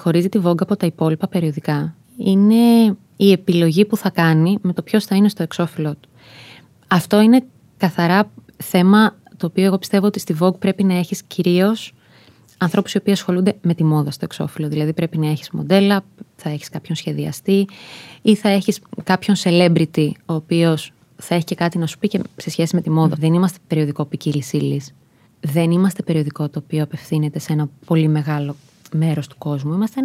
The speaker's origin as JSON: {"language": "Greek", "town": "Thessaloniki", "region": "Central Macedonia", "country": "Greece", "lives_now": "Athens, Greece", "said": "ετοιμάζομαι πάλι το βράδυ να φύγω για Θεσσαλονίκη"}